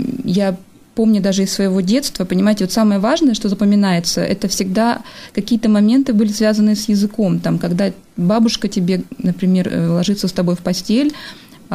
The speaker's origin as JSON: {"language": "Russian", "region": "Siberia", "country": "Russia", "tie": "born or raised there", "also_born_or_lived": "northern Kazakhstan", "said": "Мое детство проходило в Сибири и на севере Казахстана. Я своим родным языком всегда считала два языка"}